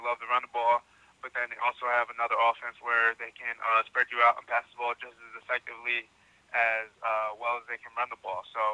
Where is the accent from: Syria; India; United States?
United States; Philadelphia, Pennsylvania; Honestly, I grew up in Philly